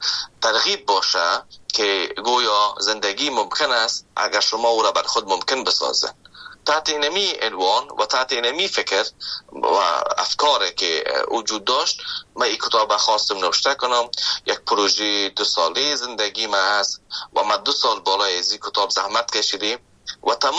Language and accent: Persian; Afghanistan; now in Canada